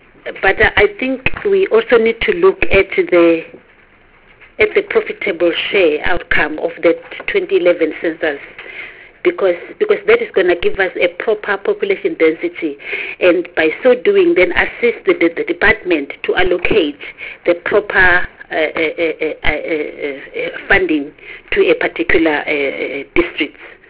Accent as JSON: {"language": "English", "region": "KwaZulu-Natal", "country": "South Africa", "said": "it's not because I'm coming from KwaZulu-Natal"}